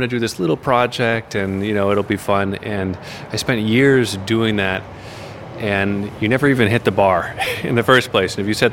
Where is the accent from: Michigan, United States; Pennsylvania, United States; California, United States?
California, United States; Los Angeles; I grew up around people in the filmmaking industry, because I grew up around Los Angeles.